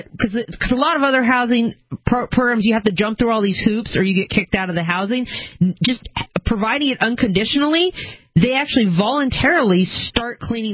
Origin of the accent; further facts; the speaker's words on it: Seattle, Washington, United States; I'm originally from Seattle, and there's just a mess of this there